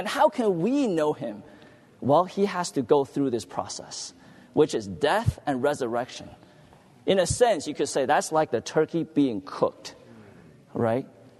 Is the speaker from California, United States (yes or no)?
yes; Diamond Bar, California, United States; I'm from Diamond Bar. By the way … I have to drive from Diamond Bar to Anaheim.